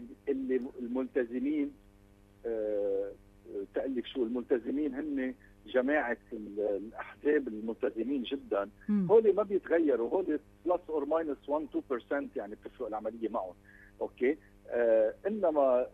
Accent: Lebanon; ما في شيء بإيدنا نحن كلبنانيين

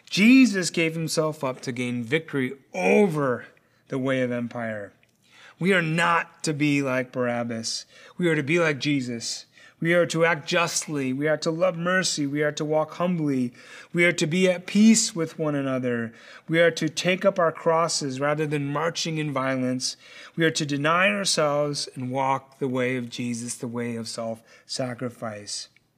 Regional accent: Chicago, Illinois, United States; For me, I'm a Korean, I'm an American, I'm a Chicagoan.

